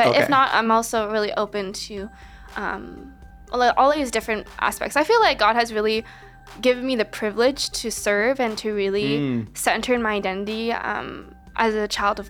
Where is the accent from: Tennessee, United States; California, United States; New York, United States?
California, United States; as an Asian American woman growing up in the Bay Area, lived throughout my life